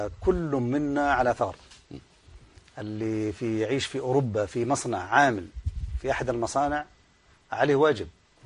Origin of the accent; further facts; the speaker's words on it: Saudi Arabia; الشيخ محمد الزغبي مصري وأنا سعودي